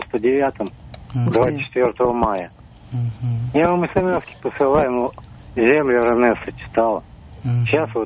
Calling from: Moscow Oblast, Russia; из Подмосковья.

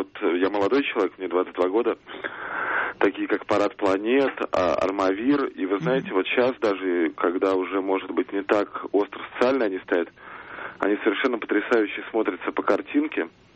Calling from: Saint Petersburg, Russia; я из Петербурга звоню.

